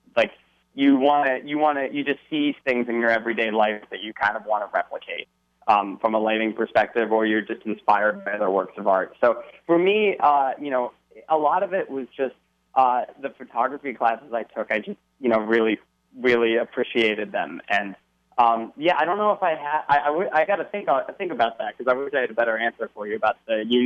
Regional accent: Annandale, Virginia, United States; Well, I grew up in Annandale. Annandale, Virginia, and I went to Annandale High School

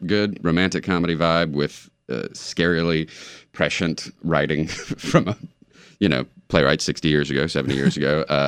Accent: Durham, North Carolina, United States; also born or lived in Chapel Hill; I grew up in Central North Carolina. I was born in Durham and grew up there and in Chapel Hill

